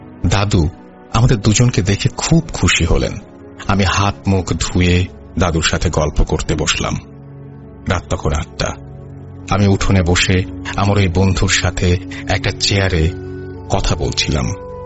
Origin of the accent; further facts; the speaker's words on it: Burichang, Chittagong Division, Bangladesh; আমার গ্রামের বাড়ি কুমিল্লার বুড়িচং থানার একটি গ্রামে।